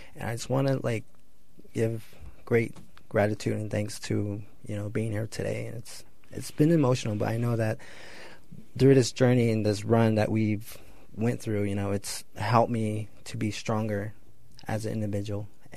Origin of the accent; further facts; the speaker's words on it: United States; You know, I was born and raised in the Navajo Nation. And just to be around amongst my people, you know, just hearing Alex speak, it just breaks my heart.